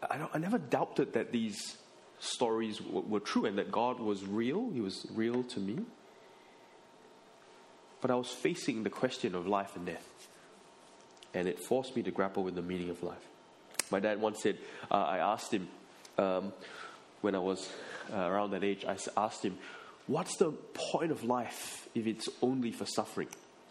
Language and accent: English; Malaysia; As I said, I grew up in Malaysia.